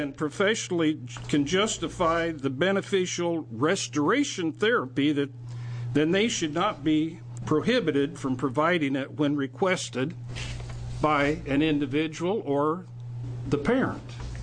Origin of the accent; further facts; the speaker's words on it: Oregon, United States; I'm from Clackamas County.